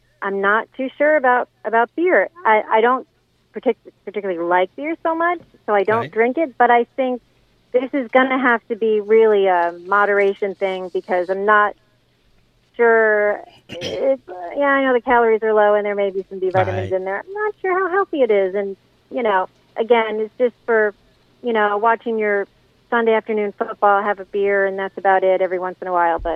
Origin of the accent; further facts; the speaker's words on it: Maryland, United States; Old Bay seasoning, that's a great idea. I'm from Maryland. We put that on everything.